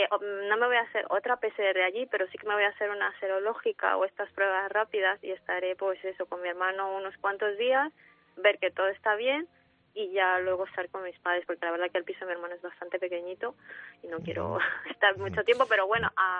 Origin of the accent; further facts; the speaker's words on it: Peru; moved away; also born or lived in Spain / London; Soy peruana, somos todos peruanos, pero ya, como diría, he vivido más en España que en Perú, la verdad. Como 25 años en España y 10 en Londres.